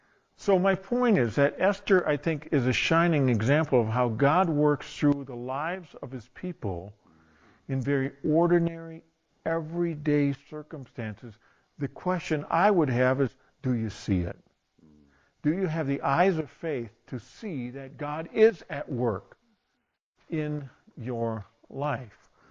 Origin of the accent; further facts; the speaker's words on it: DeMott, Indiana, United States; born there; also born or lived in Wisconsin / Michigan; I was born in DeMott, Indiana. Then I moved to Highland, Indiana. Then I moved to Vernonwood, Wisconsin. Then I moved to Marquesan, Wisconsin. Then I moved to Big Rapids, Michigan. Then I moved to Grand Rapids, Michigan.